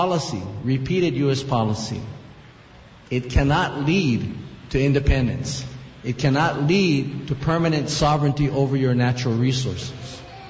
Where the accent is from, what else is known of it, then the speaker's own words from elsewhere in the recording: Hawaii, United States; Because it is contrary to our status as Hawaiian nationals on the Hawaiian kingdom.